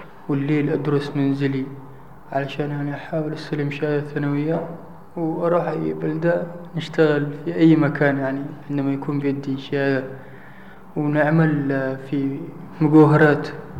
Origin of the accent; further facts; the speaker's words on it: Aden, Yemen; also born or lived in Ethiopia; now in Hodeidah, Yemen; خلقت زي ما قلت لك في دردوة إثيوبيا هي، وتربيت في عدن وتعلمت فيها وذا، ولما الآن جيت في اليمن الحديدة.